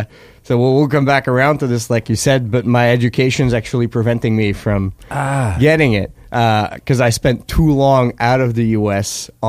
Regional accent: Belgium; So my entire immediate family we're all from Belgium. Most of my family's still in Belgium.

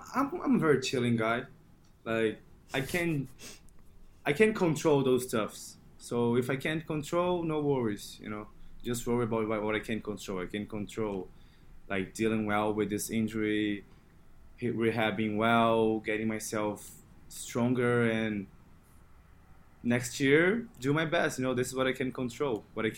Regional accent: Brazil; English is a second language; now in United States; I came from Brazil, really not as much as USA, but not even close to pro.

